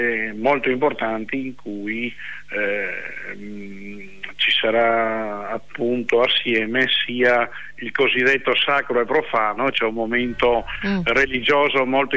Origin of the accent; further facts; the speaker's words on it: Veneto, Italy; Siamo pur sempre stati come Veneti un popolo di emigranti, ma fortemente radicati alla nostra terra e fortemente religiosi, la nostra cultura religiosa.